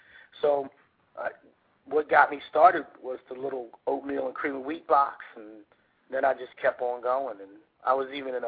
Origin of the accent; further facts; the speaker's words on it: United States; I'm American as anybody else, so I listen to funk, jazz, you know, so I don't try to mimic Latin and African guys.